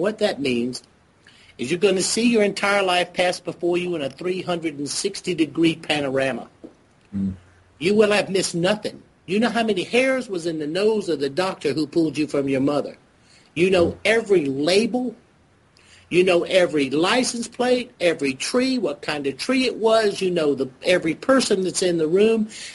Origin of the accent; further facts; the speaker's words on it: South Carolina, United States; And I grew up in fundamentalism in South Carolina, and as most of you know, everybody goes to hell in South Carolina.